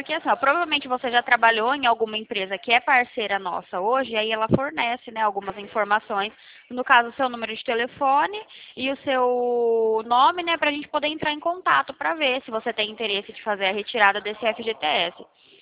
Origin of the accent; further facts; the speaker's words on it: São Paulo, Brazil; Eu sou aqui do estado de São Paulo.